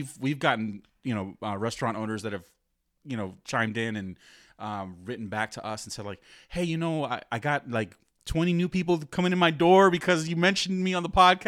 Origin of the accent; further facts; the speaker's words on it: Brooklyn, New York, United States; growing up in Brooklyn and, you know, going to Coney Island summers